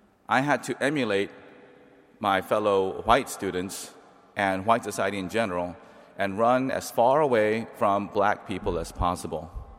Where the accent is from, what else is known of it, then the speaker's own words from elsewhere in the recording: South Carolina, United States; What I didn't know growing up, and I grew up in South Carolina, where we had a lot of black people and white people, and very few Asians.